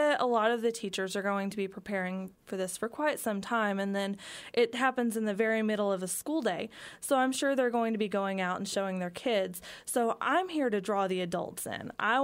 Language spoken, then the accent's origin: English; Oklahoma, United States; I grew up in southeast Oklahoma in the Tallahena area, so a little ways away from here in the Ouachita Mountains.